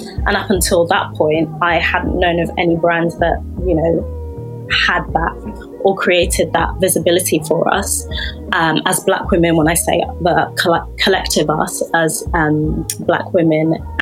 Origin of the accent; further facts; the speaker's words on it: United Kingdom; born there; I look at Britain specifically because I am born in Britain